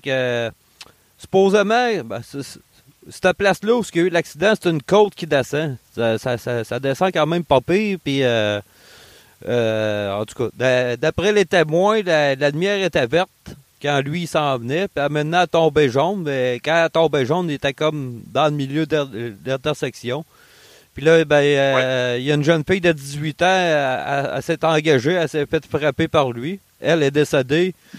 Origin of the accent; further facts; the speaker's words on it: Saint-Georges-de-Beauce, Quebec, Canada; Ça est arrivé dans mon patelin à Saint-Georges-de-Beauce.